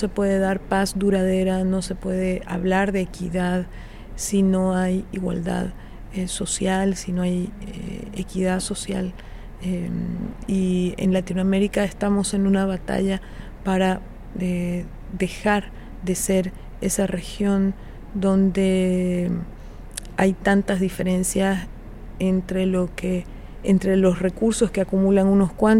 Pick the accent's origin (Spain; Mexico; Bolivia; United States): Bolivia; Espero yo que no pretenda intervenir en asuntos que tienen que ver con la justicia en mi país, y yo espero también que respete la soberanía de Bolivia